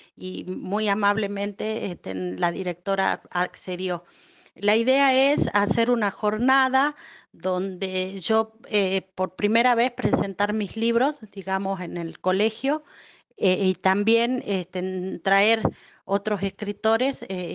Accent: Pampa Blanca, Jujuy, Argentina; yo soy de acá de Pampa Blanca

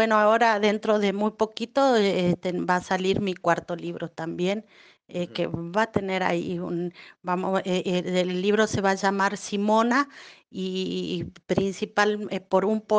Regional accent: Jujuy, Argentina; yo fui convocada como escritora argentina y escritora jujeña para participar.

